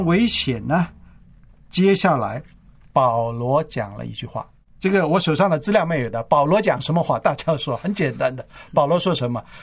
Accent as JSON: {"language": "Chinese", "country": "China", "said": "我们中国人都知道春节，"}